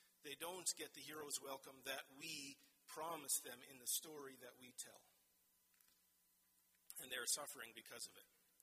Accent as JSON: {"language": "English", "region": "Ontario", "country": "Canada", "tie": "born or raised there", "said": "where we grew up in Ontario"}